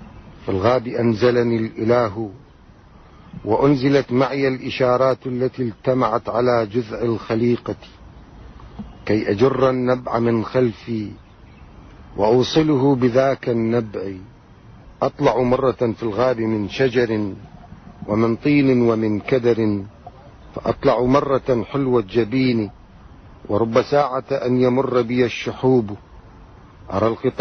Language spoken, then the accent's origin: Arabic; Baghdad, Baghdad Governorate, Iraq; born there; ولدت في بغداد عام 1964، عمري الأدبي 28 سنة، شاعر ومسرحي وطالب علوم دينية،